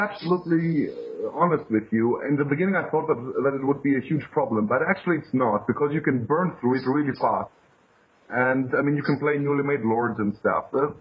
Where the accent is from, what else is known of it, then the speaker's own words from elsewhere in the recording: Greece; now in Munich, Germany; Well, I'm half-half. I'm living in Munich, but I'm from Greece